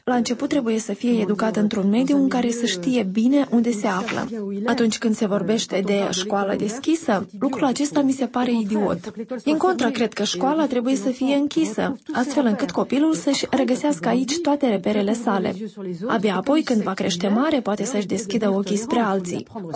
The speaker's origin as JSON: {"language": "Romanian", "region": "Nouvelle-Aquitaine", "country": "France", "second_language": "Romanian", "said": "Eu, de pildă, sunt din Périgord, din sud-vest vestul Franței. Prin urmare, identitatea mea este perigurdină, franceză, europeană."}